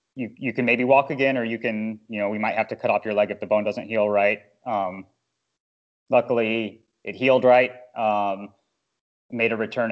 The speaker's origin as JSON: {"language": "English", "town": "Boulder", "region": "Colorado", "country": "United States", "tie": "born or raised there", "said": "I grew up in Boulder, Colorado, hotbed of cycling."}